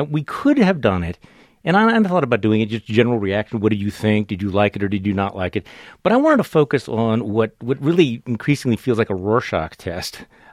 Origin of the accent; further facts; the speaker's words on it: Wisconsin, United States; this is my home state of Wisconsin